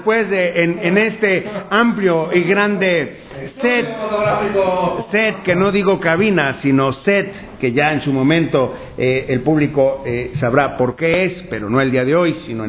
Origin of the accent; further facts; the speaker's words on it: Abolengo, Jalisco, Mexico; como dicen en mi pueblo, en Abolengo, Jalisco, te carga el payaso